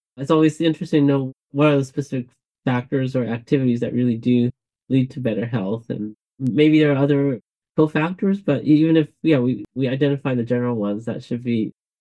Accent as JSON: {"language": "English", "region": "Tokyo", "country": "Japan", "said": "from Tokyo."}